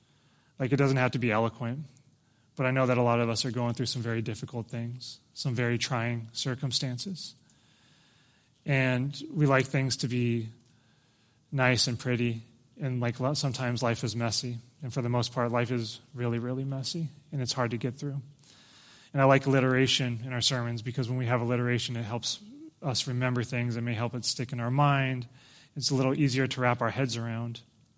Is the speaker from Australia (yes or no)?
no; United States; makes me embarrassed to say that I'm an American